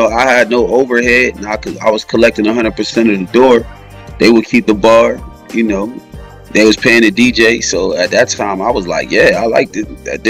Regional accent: Wilmington, Delaware, United States; now in Tampa, United States; Well, I'm not from here, so this was me leaving. I'm from Wilmington, Delaware.

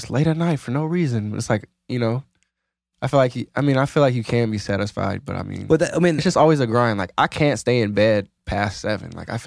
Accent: Merced, California, United States; People from Sac don't love Sac, but it's like, I'm from Merced

